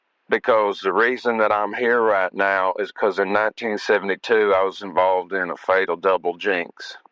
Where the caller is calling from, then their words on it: Tillery, North Carolina, United States; I'm calling from the Tillery State Penitentiary in Tillery, North Carolina.